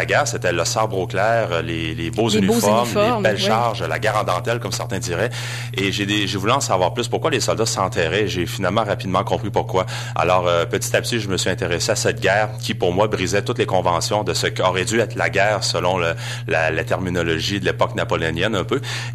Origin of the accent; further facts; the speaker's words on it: Saint-Martin, Quebec, Canada; fait, on est de Saint-Martin en Beauce et de la région de Saint-Georges.